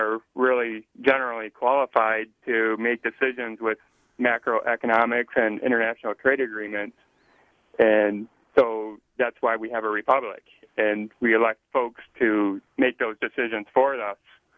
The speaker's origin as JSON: {"language": "English", "town": "Detroit", "region": "Michigan", "country": "United States", "said": "I'm from Detroit, Michigan. I know your pain on the auto industry"}